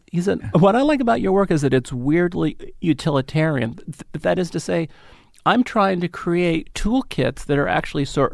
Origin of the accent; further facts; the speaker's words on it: San Francisco, California, United States; I grew up in San Francisco, and on, I think, KNBR, they would have from 8 a.m. till 12 noon all the great stand-ups of that time that could go on radio.